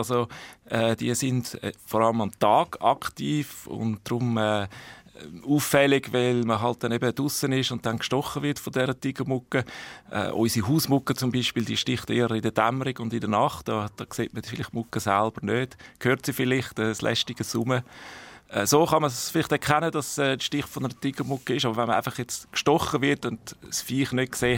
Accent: Ticino, Switzerland; Ist bei uns zu Hause im Tessin und in den Tropen auch zum Teil.

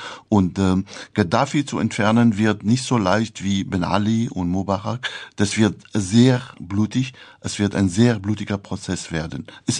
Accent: Damascus, Damascus Governorate, Syria; Ich stamme aus Damaskus.

